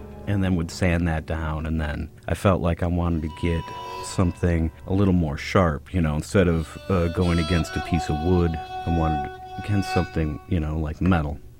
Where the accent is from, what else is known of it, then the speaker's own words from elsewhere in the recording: St. Paul, Minnesota, United States; Well, I grew up in St. Paul, Minnesota, and started playing in the mid-1970s and being interested in music that I heard.